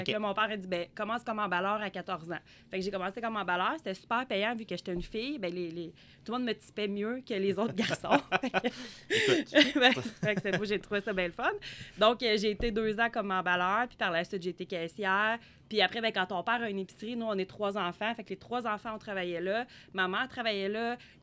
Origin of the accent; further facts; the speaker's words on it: Sorel-Tracy, Quebec, Canada; Donc, moi, je suis native de Sorel-Tracy. Ma famille vient d'ici. Je viens d'une très grosse famille. Mon grand-père a eu une épicerie sur la rue Charlotte, ici au centre-ville de Sorel.